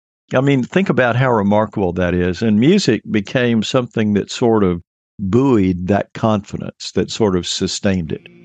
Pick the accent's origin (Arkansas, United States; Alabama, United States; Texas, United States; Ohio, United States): Alabama, United States; Mobile; I was living in Alabama when the decade started in Mobile down on the Gulf Coast. And I was in junior high school, which is what we called it then, when the 1960s began.